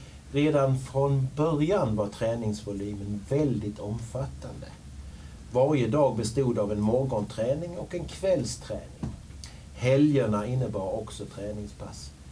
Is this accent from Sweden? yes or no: yes; Perstorp, Skåne, Sweden; Jag växte upp i Perstorp, som är en inlandskommun i norra Skåne. Det var ganska långt till vatten och bad